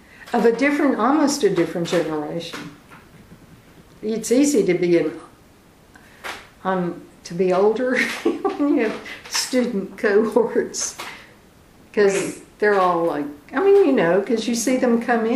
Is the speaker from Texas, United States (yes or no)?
yes; Austin, Texas, United States; also born or lived in New York; I was from Austin, and even when I was in New York, I'd come back here for Christmas and vacations